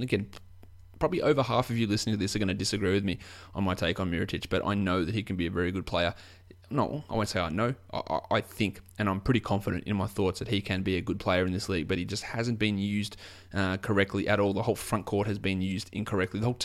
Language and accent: English; Australia; accent: Australian; Now, if my Australian accent's a little bit hard for you to understand, it is Loot, L-O-O-T, Crate.